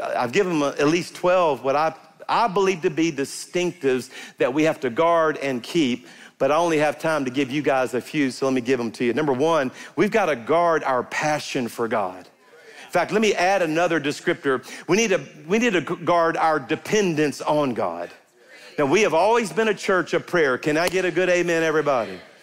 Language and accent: English; Baton Rouge, Louisiana, United States; I grew up in Baton Rouge on the Mississippi River